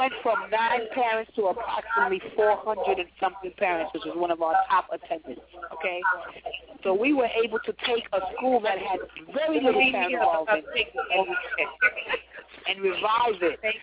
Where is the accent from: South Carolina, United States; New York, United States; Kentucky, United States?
New York, United States; New York City; I am coming from the Empire State of New York, and in particularly New York City, where we have 1.2 million children in public school.